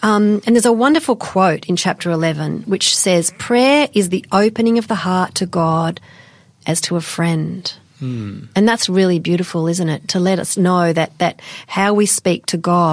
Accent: Western Australia, Australia; now in Adelaide, Australia; Yeah, I'm from Western Australia, and I used to be an actress and a yoga teacher, but now I'm here in Adelaide

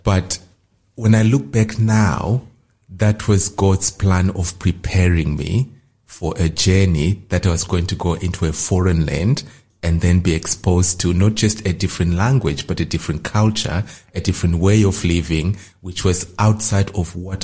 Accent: Zimbabwe; born there; as already identified, and I was born in Zimbabwe.

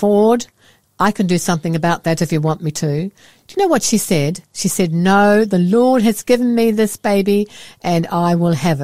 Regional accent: New Zealand; born there; I was born in New Zealand

